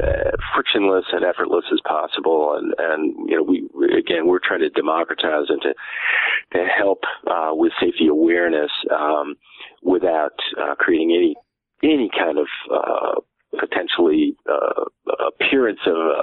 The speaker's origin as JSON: {"language": "English", "region": "New York", "country": "United States", "said": "You know, well, Chinatown is pretty close to home for me, because I'm from New York."}